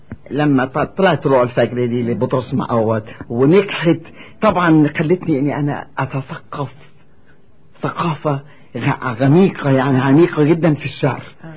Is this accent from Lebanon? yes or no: yes; Lebanon; وغنيت برضو لشعراء عندنا في لبنان